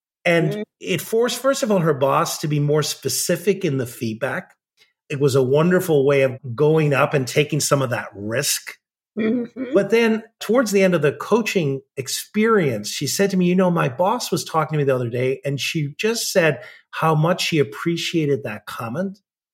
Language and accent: English; Ireland; I grew up in Ireland